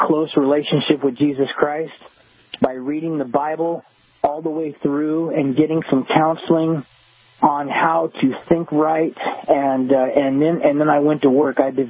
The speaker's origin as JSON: {"language": "English", "region": "Oregon", "country": "United States", "lives_now": "Washington, United States", "said": "Yeah, well, I'm from Oregon originally, live in Washington now"}